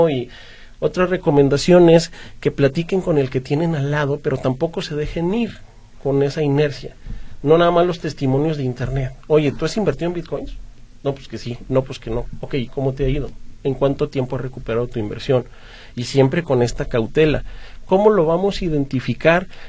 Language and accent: Spanish; Guadalajara, Jalisco, Mexico; como buenos tapatíos los de toda la vida. Voy a empezar a consumir lo que tengo aquí. Voy a apostar por los empresarias y los empresarios que tenemos aquí en Guadalajara.